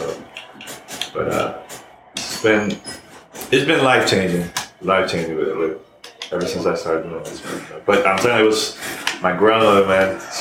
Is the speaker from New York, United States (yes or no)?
yes; New York, United States; also born or lived in Miami; I used to live, born and raised in New York, also lived in Miami.